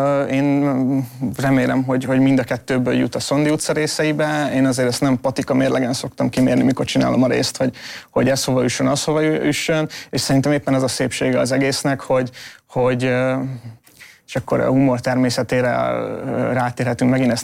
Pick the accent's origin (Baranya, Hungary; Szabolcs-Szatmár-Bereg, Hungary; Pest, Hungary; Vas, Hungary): Vas, Hungary; Szombathely; Tehát szombathelyi vagyok, ott azért talán kevésbé volt, nyilván gyerekebb voltam, amikor ott laktam